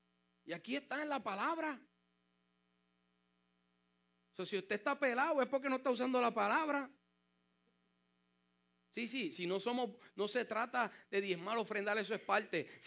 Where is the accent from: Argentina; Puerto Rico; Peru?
Puerto Rico; de donde yo vengo, en la isla, allá en Puerto Rico